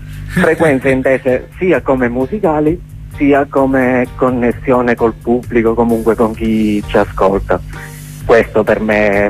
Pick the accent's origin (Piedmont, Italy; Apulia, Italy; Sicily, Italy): Sicily, Italy; Troina; A Troina, si chiama il mio paese, provincia di Enna